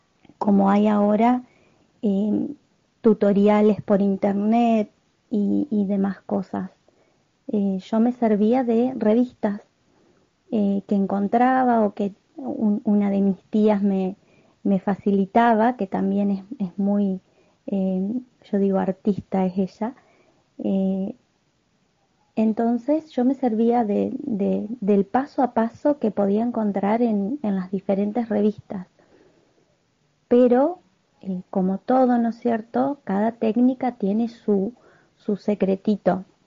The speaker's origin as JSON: {"language": "Spanish", "town": "Paraná", "region": "Entre Ríos", "country": "Argentina", "said": "de Paraná Entre Ríos"}